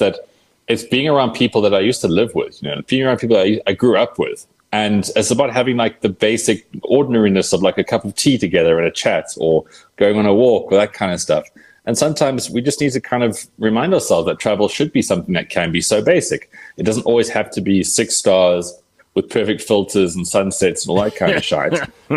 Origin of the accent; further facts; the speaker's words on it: Western Cape, South Africa; growing up in the Cape, a really big thing for us was like going to the garden routes, because that was obviously the thing you did over school holidays.